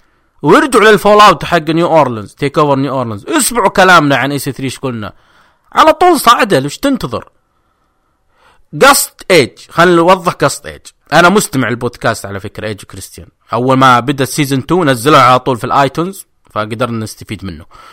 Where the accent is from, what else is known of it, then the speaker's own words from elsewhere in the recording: Jeddah, Makkah Province, Saudi Arabia; وشفناه عندنا في جدة وفرحنا فيه